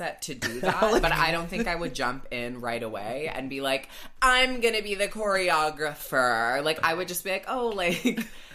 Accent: Canada; Canadian nice girls.

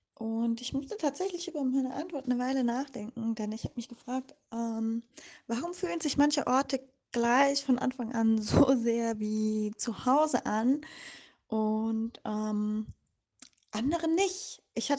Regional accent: Germany; moved away; Deutschland, da bin ich aufgewachsen und das macht mich aus und ganz viele meiner Werte sind deutsch und ganz viele meiner wichtigsten Erfahrungen habe ich in Deutschland natürlich gemacht.

